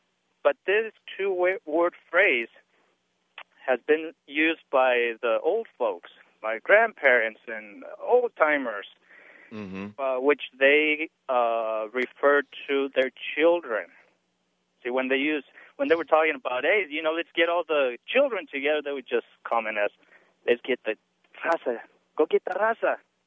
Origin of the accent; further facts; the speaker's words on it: Mexico; now in United States; I'm an immigrant from Mexico